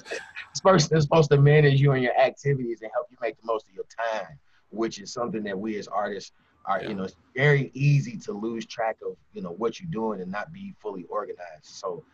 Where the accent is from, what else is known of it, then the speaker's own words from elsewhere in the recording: Kentucky, United States; I'm from Kentucky, so you know, to not have a major outlet or any major label connections